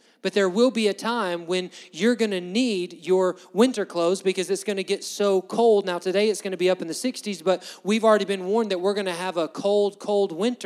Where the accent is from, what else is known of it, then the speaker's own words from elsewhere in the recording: Alabama, United States; how many of you guys are born and raised in Alabama like me?